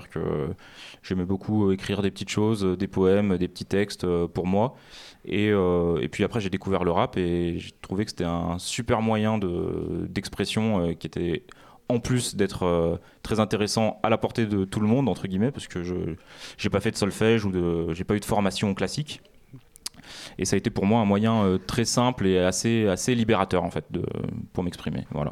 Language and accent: French; Vaulx-en-Velin, Auvergne-Rhône-Alpes, France; en ayant grandi à Vaux-en-Velin, en banlieue lyonnaise